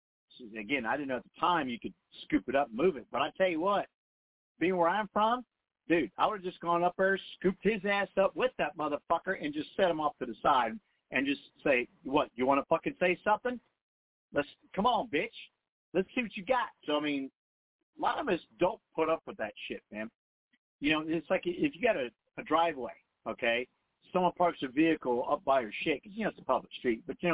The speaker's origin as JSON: {"language": "English", "town": "Dayton", "region": "Ohio", "country": "United States", "tie": "born or raised there", "said": "especially in my case, where I grew up in East Dayton"}